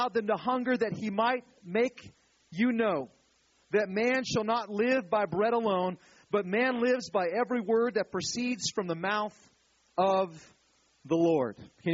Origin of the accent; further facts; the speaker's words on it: California, United States; I'm from California, man. We eat salads and stuff.